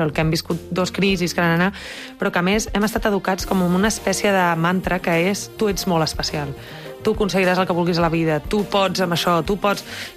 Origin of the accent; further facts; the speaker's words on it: Barcelona, Catalonia, Spain; also born or lived in Mallorca / Madrid; jo vaig néixer a Mallorca, però m'he criat a Barcelona, he viscut molts anys a Madrid